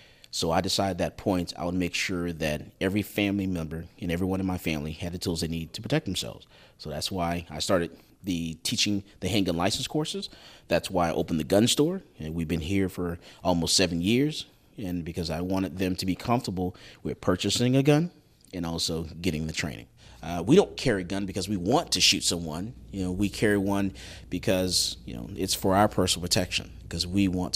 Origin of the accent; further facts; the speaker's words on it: Fort Lauderdale, Florida, United States; I grew up in Fort Lauderdale, Florida, and I actually went into the military, went to the military for 12 years.